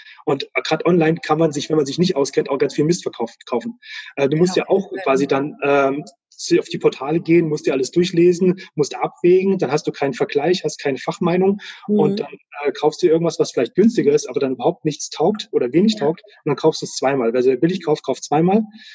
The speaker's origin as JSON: {"language": "German", "town": "Bad Hersfeld", "region": "Hesse", "country": "Germany", "lives_now": "Munich, Germany", "said": "Bad Hersfeld, das ist in der Nähe von Fulda. Genau, da habe ich dann vor 20 Jahren meine Lehre gemacht und bin ich auch eine Zeit lang gewesen."}